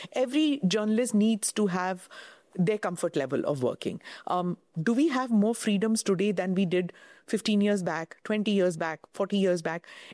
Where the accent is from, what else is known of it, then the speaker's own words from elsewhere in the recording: India; I'm saying that as an Indian who grew up in socialist India.